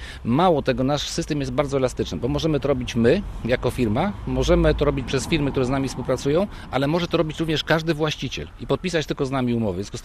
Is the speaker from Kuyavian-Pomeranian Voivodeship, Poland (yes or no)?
yes; Kuyavian-Pomeranian Voivodeship, Poland; ja zresztą pochodzę z Borów Tucholskich